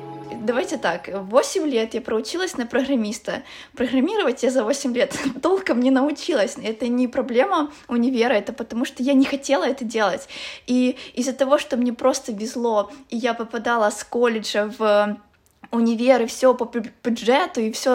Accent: Verkhnodniprovsk, Dnipropetrovsk Oblast, Ukraine; Я из Верхнеднепровска. Это совсем недалеко от Днепропетровска

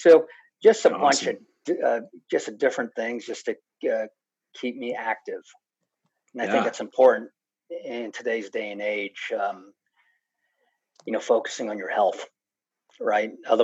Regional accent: Cincinnati, Ohio, United States; Yeah, I'm born and raised in Cincinnati, Ohio. A Bengals fan.

